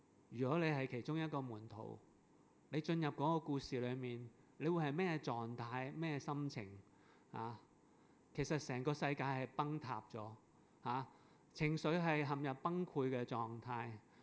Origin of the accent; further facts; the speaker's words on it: Hong Kong; 不過呢，我們作為香港人呢，見到奇怪的事見得多呢